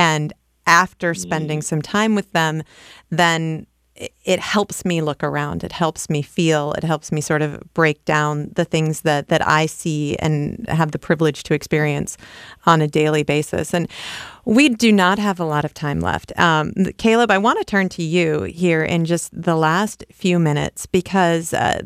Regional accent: Midwest, United States; When I read your first collection, Look Black Boy, as a Midwesterner, I had that same emotion.

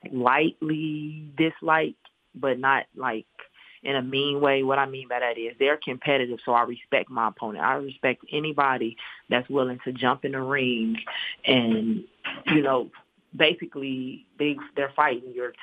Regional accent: Gary, Indiana, United States; Well, I grew up in Gary, Indiana. I used to be a cheerleader at Roosevelt High School when I was like 13, 14 years old.

